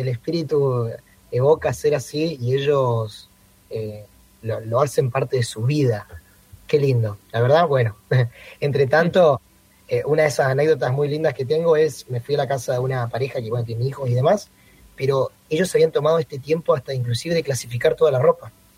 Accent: Chaco, Argentina; now in Zárate, Argentina; yo me vine de muy lejos, ¿no? Porque soy del Chaco, y me vine hasta acá a Zárate

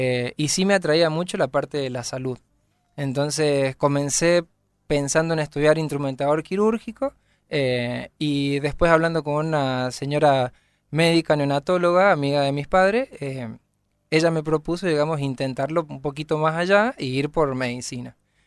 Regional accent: San Juan, Argentina; born there; yo soy sanjuanino, nací en San Juan Capital.

